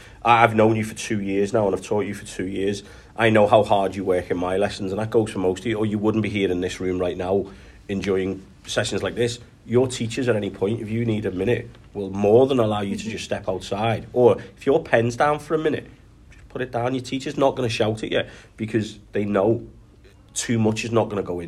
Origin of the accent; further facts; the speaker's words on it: Kirkby, North West England, United Kingdom; I grew up in Kirby, born in Tower Hill, lived in Tower Hill in the 80s and 90s.